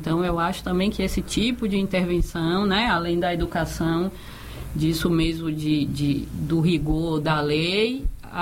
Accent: Sergipe, Brazil; Eu que vim de Sergipe, a gente brinca, a gente atravessa Sergipe em questão de horas, né?

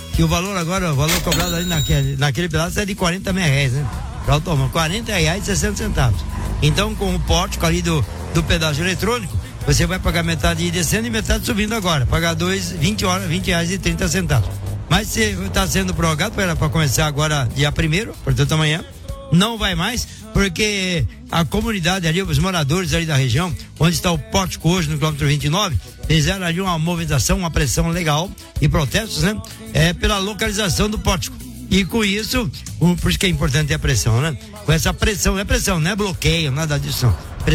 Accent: Caxias do Sul, Rio Grande do Sul, Brazil; sou de Caxias do Sul

